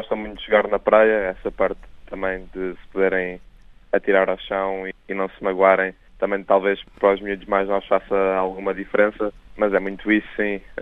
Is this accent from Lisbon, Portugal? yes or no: yes; Lisbon, Portugal; now in Porto, Portugal; este ano tenho estado no Porto a estudar, porque eu sou de Lisboa, só que com os treinos da Seleção Nacional são realizados no Porto, fiquei a viver no Porto.